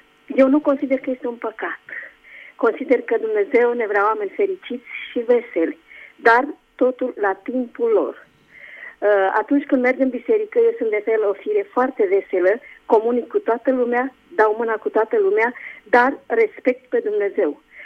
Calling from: Spain; Vă sunt din Spania

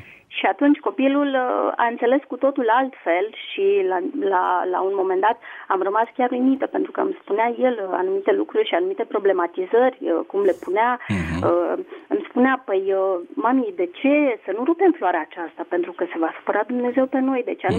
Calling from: Bucharest, Romania; din București

